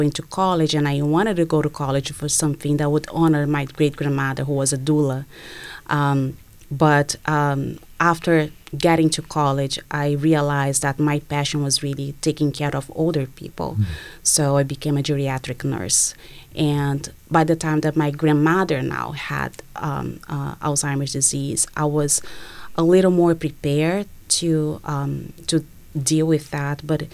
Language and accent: English; Brazil; I'm originally from Brazil, and I grew up in an intergenerational household, meaning that my great-grandmother, my grandmother, my mom, and I in the same house.